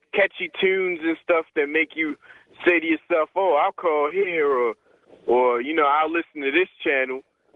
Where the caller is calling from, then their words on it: Baltimore, Maryland, United States; I'm calling from Baltimore.